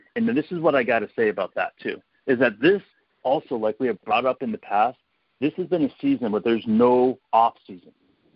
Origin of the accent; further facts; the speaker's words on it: Oklahoma, United States; Because growing up in Oklahoma and being part of the Oklahoma community for so long, in order to like a sports team, we had to either go to Texas or Kansas, right?